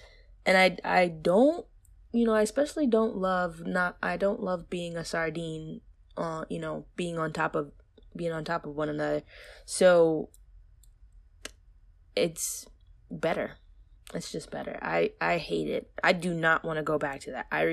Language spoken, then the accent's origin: English; New York, United States; being a New Yorker